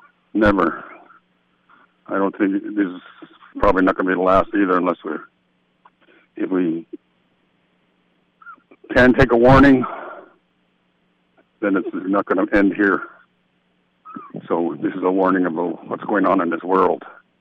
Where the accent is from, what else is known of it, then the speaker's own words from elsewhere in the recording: Hoonah, Alaska, United States; from Hoonah, and … from Glacier Bay.